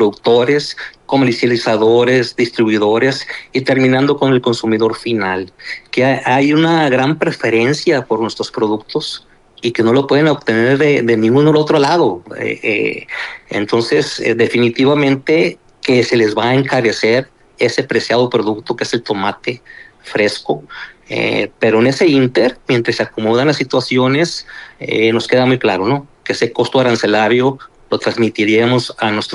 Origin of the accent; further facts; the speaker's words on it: Mexico; por el sentir de nosotros como productores mexicanos